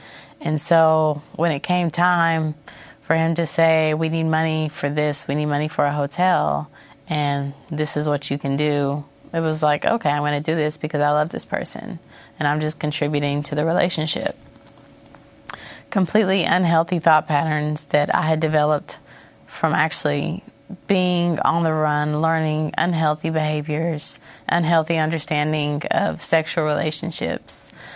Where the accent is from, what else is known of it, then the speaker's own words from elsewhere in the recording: Fort Campbell, Kentucky, United States; born there; So I was born in Fort Campbell. It's a military base, raised in a military community, very supportive community.